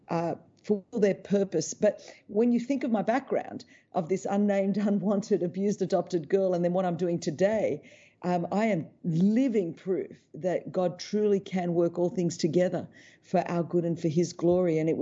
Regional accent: Sydney, New South Wales, Australia; I was born in Sydney, Australia. It's a beautiful city.

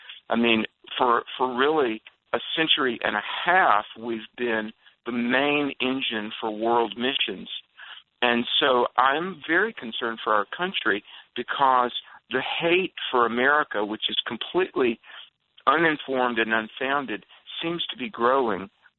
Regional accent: the South, United States; as a child of the South, I grew up in the South

